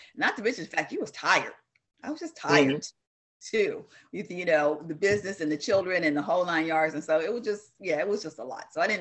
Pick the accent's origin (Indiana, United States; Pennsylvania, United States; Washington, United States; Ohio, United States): Ohio, United States; Silverton; I grew up in Silverton, so you know, we would walk down the street all the way down Montgomery Road to, you know, the theater there